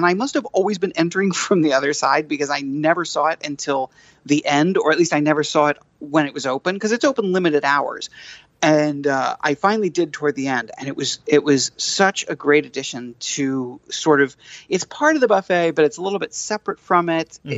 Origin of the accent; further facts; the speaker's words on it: New York City, New York, United States; maybe because I'm basically a New Yorker and I, you know, I do Broadway